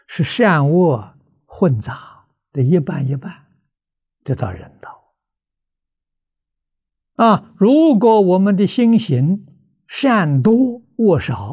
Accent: China; 我们中国人的老祖宗实在也了不起，我觉得那不是平常人，不是凡夫。

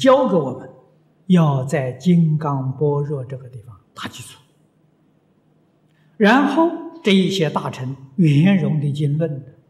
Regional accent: China; 像我们中国人特别爱好的华严、法华、楞严

